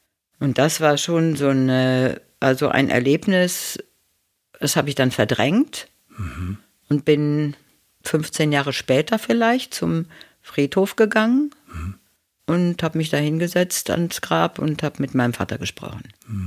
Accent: Germany; Und das hat mir fast den Atem verschlagen, ja, weil ich plötzlich als Deutsche

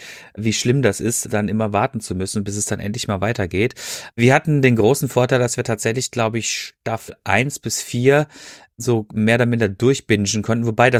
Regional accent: Freiburg, Baden-Württemberg, Germany; born there; now in Ruhr, Germany; ich wohne ja hier im Ruhrgebiet und ich bin gebürtig aus Freiburg.

